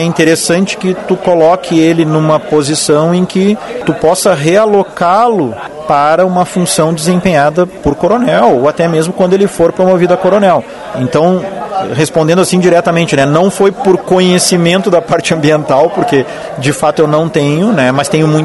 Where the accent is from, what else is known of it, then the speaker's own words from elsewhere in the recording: Lajeado, Rio Grande do Sul, Brazil; Vim de Lajado, né, para Passo Fundo